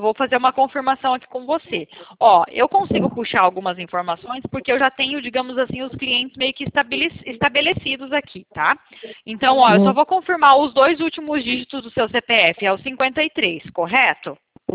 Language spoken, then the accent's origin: Portuguese; Toledo, Paraná, Brazil; Eu sou aqui do Paraná, menina.